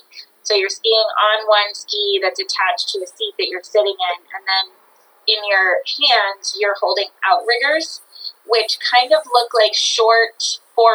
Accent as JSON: {"language": "English", "country": "United States", "tie": "born or raised there", "said": "I grew up in Tahoe, and I had skied all my life"}